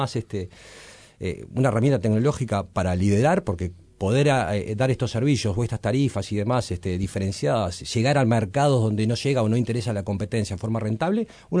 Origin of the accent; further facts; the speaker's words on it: Uruguay; Suena feo a veces la palabra, soy uruguayo, tengo un poco de rechazo